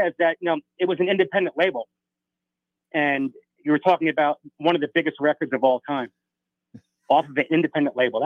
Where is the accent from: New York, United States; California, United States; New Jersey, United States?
New York, United States; Well, you know, I'm from the New York area. So, that's the arena, right?